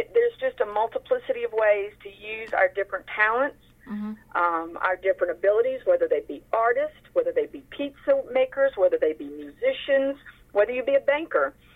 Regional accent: Mississippi, United States; born there; I was born in the Mississippi Delta.

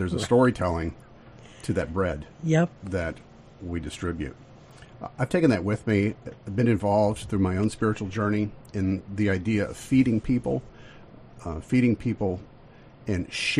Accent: Mississippi, United States; I grew up in Mississippi, where I was very conscious of inequity and injustice in our food systems.

